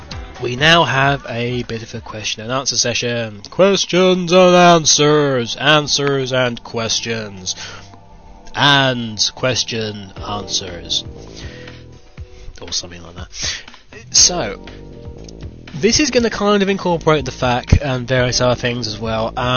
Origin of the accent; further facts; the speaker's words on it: United Kingdom; you might be able to tell from my very posh, very regal voice, I am British. I come from the UK.